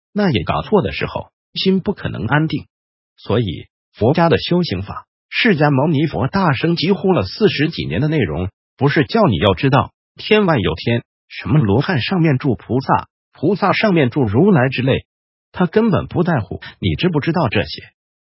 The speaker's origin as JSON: {"language": "Chinese", "country": "Taiwan", "said": "我们台湾叫不要生气的广告贴满整条街呢"}